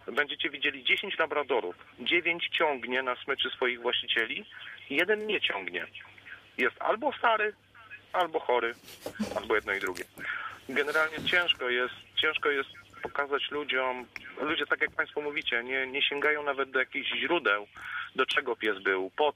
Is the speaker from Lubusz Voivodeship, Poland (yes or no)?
yes; Lubusz Voivodeship, Poland; Jestem z Podgorzowa Wielkopolskiego i zawodowo zajmuję się szkoleniem psów.